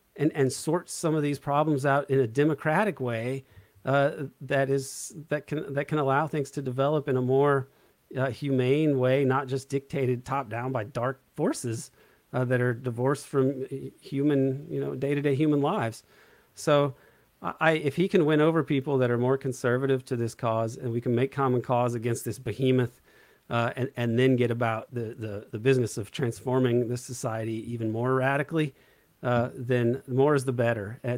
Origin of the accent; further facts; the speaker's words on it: Indiana, United States; I'm from Southern Indiana, so I've known more conservative people my whole life.